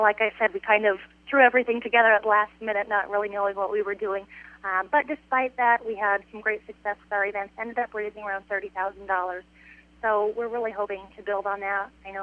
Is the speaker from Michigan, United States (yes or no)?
no; Atlantic, Iowa, United States; And, you know, Atlantic, it is, you know, my hometown. It's a great place to grow up